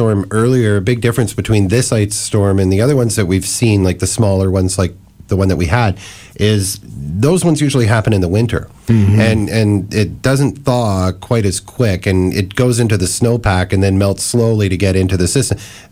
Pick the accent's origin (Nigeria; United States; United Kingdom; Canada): Canada; Ottawa, Ontario; I grew up in Ottawa and lived downtown for a while, and I used to take walks by the Rideau Canal